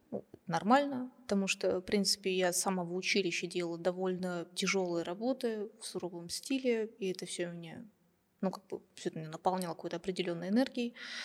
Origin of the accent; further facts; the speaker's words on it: Lukh, Ivanovo Oblast, Russia; я сама из Ивановской области, я родилась и росла первые годы жизни в деревне Лух. В принципе, я там была и в садике.